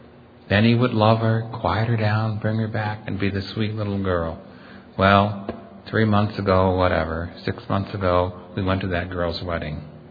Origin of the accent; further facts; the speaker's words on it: Lancaster, Pennsylvania, United States; I said, "Oh, I'm from Lancaster," and he was from Kentucky.